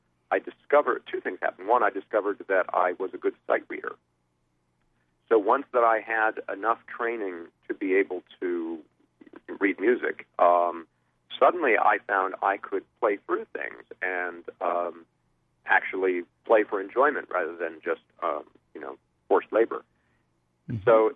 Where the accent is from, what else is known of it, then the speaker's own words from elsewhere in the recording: Saratoga Springs, New York, United States; my hometown, Saratoga Springs, not only had Skidmore College, but when I was a little boy, I think when I was about six or so, they built a big performing arts center there